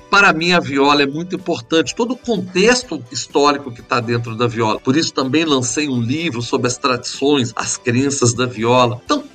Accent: São João del Rei, Minas Gerais, Brazil; eu que venho do interior de São João del Rei.

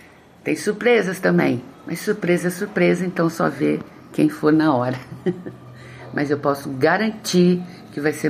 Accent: Londrina, Paraná, Brazil; aí de Londrina, minha terra, que eu amo tanto

